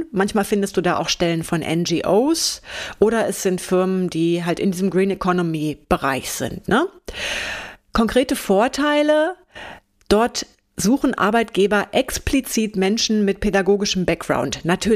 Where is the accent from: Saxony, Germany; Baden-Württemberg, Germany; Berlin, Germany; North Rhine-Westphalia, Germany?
North Rhine-Westphalia, Germany; Bonn; Ich komme ja auch aus Bonn, falls du die Stadt kennst.